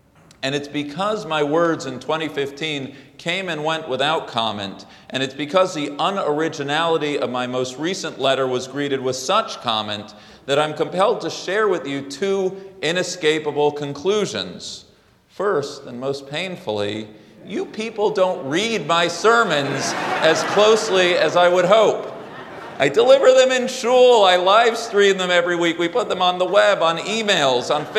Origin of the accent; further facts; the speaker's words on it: United States; First, as an American, July 5th, 2008, my very first Shabbat here at Park Avenue